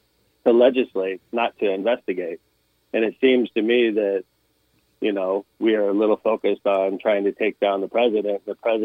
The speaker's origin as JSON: {"language": "English", "country": "United States", "said": "And that's me as an American."}